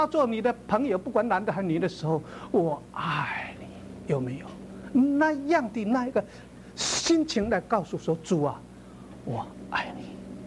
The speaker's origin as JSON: {"language": "Chinese", "region": "Fujian", "country": "China", "said": "我是福建人啊，福建人我们叫父亲叫什么呢？不是像北方叫爹啊娘啊，我们叫什么？叫阿爸、阿母。"}